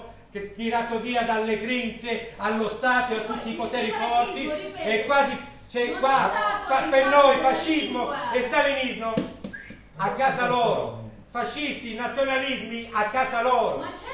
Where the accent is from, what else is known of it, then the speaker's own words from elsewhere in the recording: Southern Italy, Italy; E vengo dal sud d'Italia, dal sud d'Italia, capisci? Dal sud d'Italia vengo.